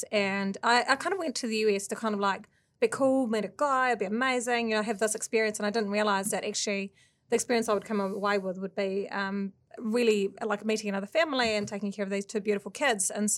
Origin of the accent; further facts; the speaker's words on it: Tyresö, Stockholm County, Sweden; moved away as an adult; now in New Zealand; Yeah, so I'm originally from Stockholm, Sweden. I'm from a little town outside of Stockholm called Tyresö, where I was brought up.